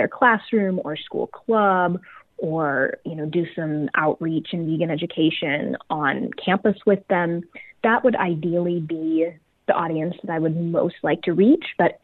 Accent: Kansas, United States; that's what I, you know, sort of learned growing up in Kansas.

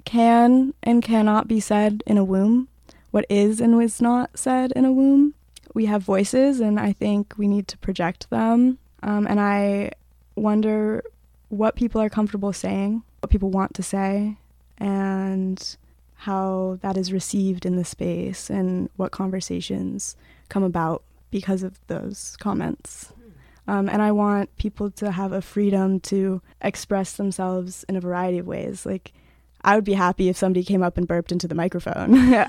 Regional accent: Burlington, Vermont, United States; also born or lived in Germany / Castleton, United States; now in Worcester, United States; So I grew up in Burlington, Vermont. I lived there until I was 16 years old, and then I moved to Germany for a year. And then I moved back and I went to school in Castleton, Vermont for a year before I moved to Worcester in 2021.

